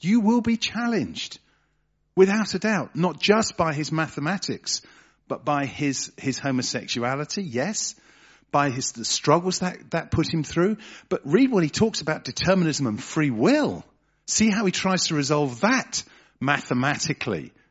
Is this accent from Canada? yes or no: no; England, United Kingdom; now in Germany; Obviously, as an English person living in Germany, the whole concept of boxes and categorization is a very real one.